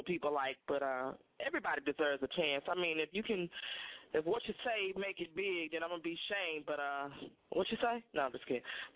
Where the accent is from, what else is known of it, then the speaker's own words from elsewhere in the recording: Houston, Texas, United States; because I'm from Houston, and we lay back